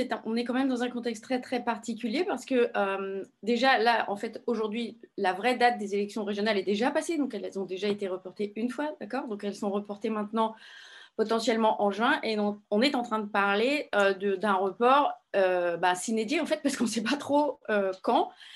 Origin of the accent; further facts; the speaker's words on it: Paris, Île-de-France, France; Et je suis parisienne.